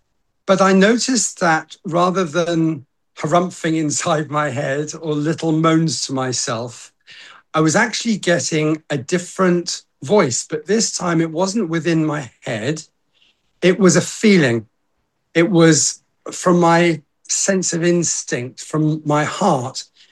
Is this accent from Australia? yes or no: no; Welwyn Garden City, East of England, United Kingdom; I was brought up in Welwyn Garden City, and there's a lovely wood opposite, directly opposite where we lived.